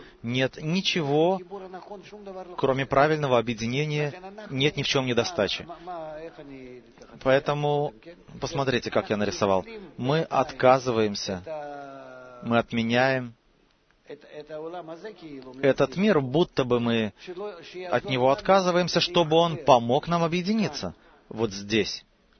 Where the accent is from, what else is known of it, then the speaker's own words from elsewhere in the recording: Haifa, Haifa District, Israel; я из Хайфы.